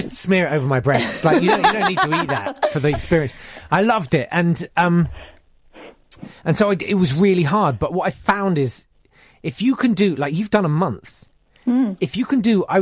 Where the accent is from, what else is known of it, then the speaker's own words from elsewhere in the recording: United Kingdom; Please, we're British.